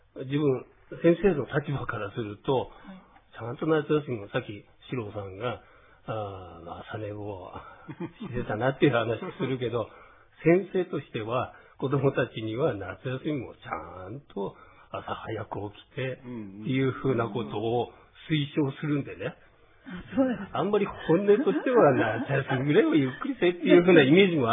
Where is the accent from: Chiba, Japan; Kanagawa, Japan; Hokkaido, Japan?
Hokkaido, Japan; Asahikawa; 自分は旭川なんですけど、旭川の夏半端なく暑いんで、